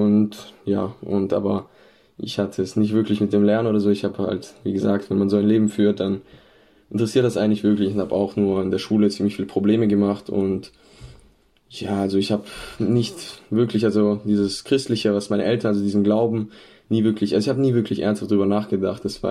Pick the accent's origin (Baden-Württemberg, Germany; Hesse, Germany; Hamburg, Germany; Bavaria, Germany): Baden-Württemberg, Germany; Ohmden; Ich grüße alle herzlich. Ich bin 17 Jahre alt. Ich komme aus der Umgebung Kirchheim, Kirchheim Tech, aus genau gesagt aus Omden.